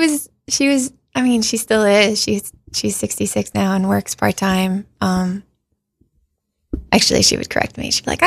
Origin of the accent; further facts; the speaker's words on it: Buffalo, New York, United States; I'm from upstate New York, but I moved a lot, and I'm kind of from various towns. I was born in Buffalo.